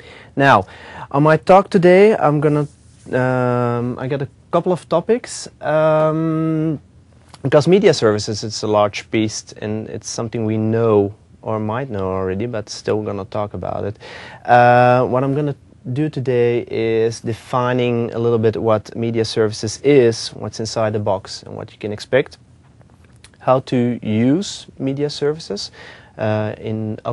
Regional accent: Belgium; English is a second language; I'm from Belgium. I'm one of the lucky three Belgians in the world

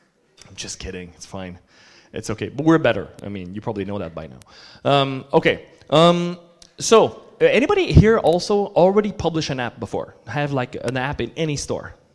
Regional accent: Montreal, Quebec, Canada; now in New Jersey, United States; I'm originally from Canada in Montreal, but I live in New Jersey now.

